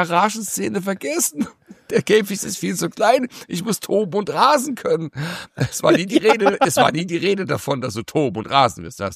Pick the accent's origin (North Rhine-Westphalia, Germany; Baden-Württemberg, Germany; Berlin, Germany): Baden-Württemberg, Germany; ich als Kurpfälzer sag auch Rösti.